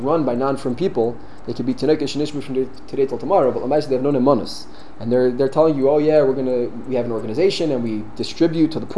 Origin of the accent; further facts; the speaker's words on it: Brooklyn, New York, United States; I'm from Flatbush, Brooklyn.